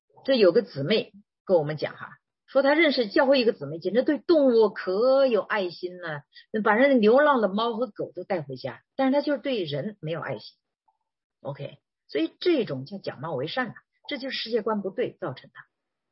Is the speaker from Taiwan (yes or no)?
no; China; 尤其是我们中国人哈。我小的时候，我在家乡，我们的家乡到处甲鱼、乌龟挺多的